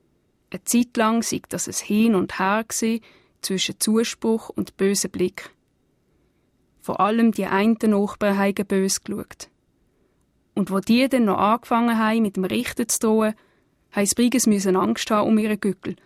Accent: Basel-Landschaft, Switzerland; accent: mix of Basel and Upper Baselbiet dialect; Ja, mein Dialekt würde ich als ein Gemisch bezeichnen zwischen dem Basler Dialekt und dem Oberbasel-Bieter Dialekt. Also von Haus aus bin ich natürlich stark Oberbasel-Bieterin. Meine Eltern sind beide bereits in Lausen aufgewachsen.

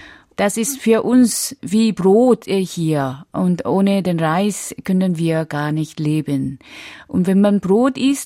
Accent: South Korea; Aber für mich, wo ich aufgewachsen bin, steht diese

